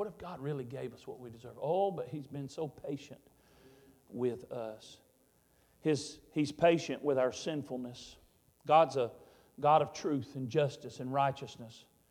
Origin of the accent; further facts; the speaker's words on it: Hampton, United States; I said, well, I grew up in Hampton.